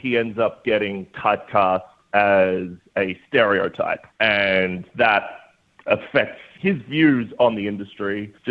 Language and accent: English; Warrnambool, Victoria, Australia; My people are the Gundijmara people down in Warrnambool, past Geelong.